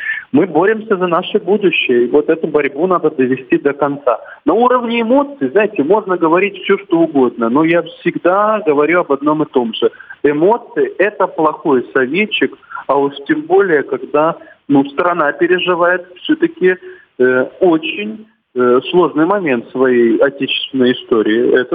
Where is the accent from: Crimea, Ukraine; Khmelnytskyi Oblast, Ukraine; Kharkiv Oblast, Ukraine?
Crimea, Ukraine; как крымчанин крымчанину